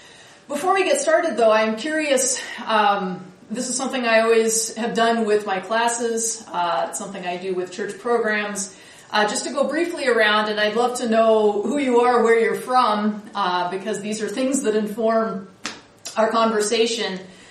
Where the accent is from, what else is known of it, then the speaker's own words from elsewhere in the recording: Portland, Oregon, United States; I was born and raised in Portland, and that's where my family lives now.